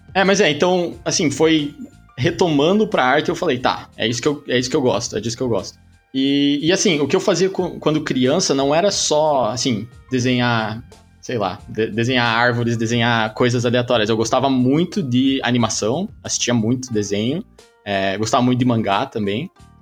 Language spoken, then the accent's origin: Portuguese; Paraná, Brazil; eu sou do interior do Paraná, né?